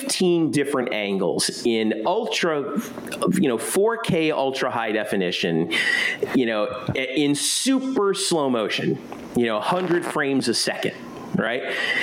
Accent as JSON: {"language": "English", "region": "Florida", "country": "United States", "tie": "born or raised there", "said": "now I grew up in South Florida. I was a Dolphins fan."}